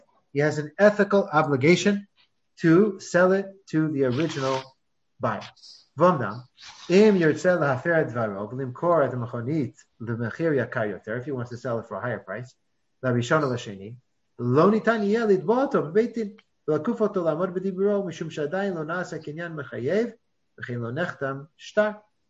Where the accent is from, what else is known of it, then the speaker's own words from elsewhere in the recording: United States; I know I'm an American.